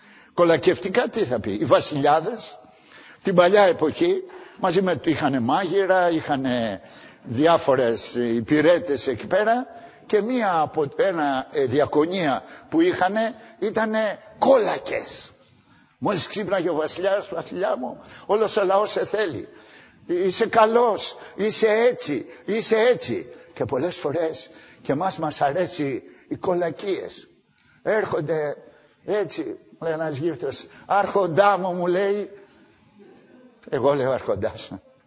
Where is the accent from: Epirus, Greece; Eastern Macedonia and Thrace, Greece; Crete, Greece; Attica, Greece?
Attica, Greece; Athens; από τότε που γεννήθηκα εδώ, στα Εξάρχεια, μέχρι τα 15 μου χρόνια